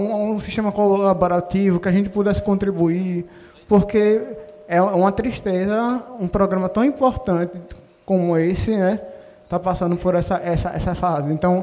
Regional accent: Aracaju, Sergipe, Brazil; sou daqui de Aracaju.

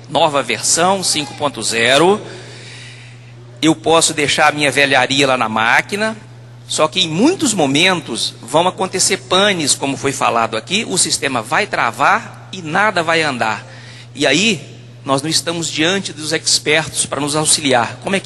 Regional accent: Uberlândia, Minas Gerais, Brazil; eu sou de Uberlândia, Minas Gerais, aqui pertinho, né? Sou vizinho de Grita, aqui de Uberaba.

